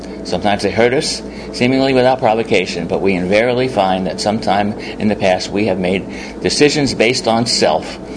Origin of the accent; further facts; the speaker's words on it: Staten Island, New York, United States; Growing up on Staten Island, I'm the youngest of six in my family, only alcoholic in the family.